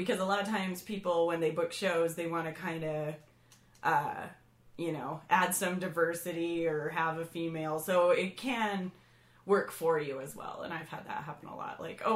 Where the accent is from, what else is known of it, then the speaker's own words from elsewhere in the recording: Utah, United States; because I always bring up that I'm from Utah, and I always kind of talk about it, because I write these Mormon jokes